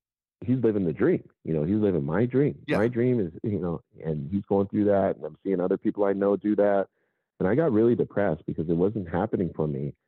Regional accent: Seattle, Washington, United States; growing up in Seattle, Washington, going through different trials and tribulations

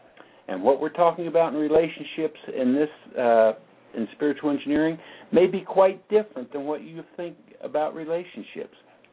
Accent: West Virginia, United States; I come from West Virginia here in the U.S.

